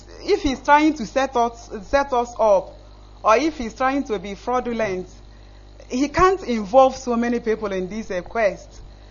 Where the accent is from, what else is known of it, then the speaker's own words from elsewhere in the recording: Imo, Nigeria; I come from Ami Ikenolo, local government of Imo State, Biafra land.